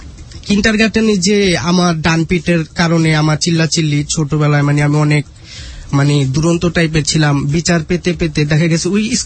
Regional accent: Dhaka, Dhaka Division, Bangladesh; born there; আমি আমার জন্ম ঢাকা যাত্রাবাড়ি

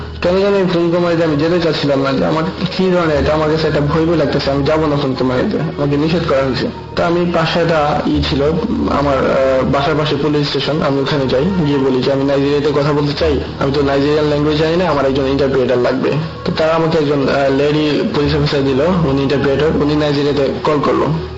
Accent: Brahmanbaria, Chittagong Division, Bangladesh; now in United States; আমি এখানে এটা স্টেট ইউনিভার্সিটিতে পড়াশোনা করতেছি, আমার গ্রামের বাড়ি ব্রাহ্মণবাড়িয়াতে।

